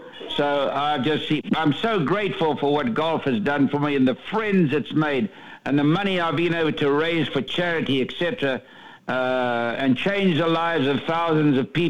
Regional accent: South Africa; now in United States; I came from South Africa, which is one of the three most beautiful countries in the world.

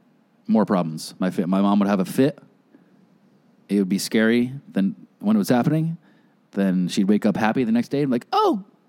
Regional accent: Australia; I'm from Australia.

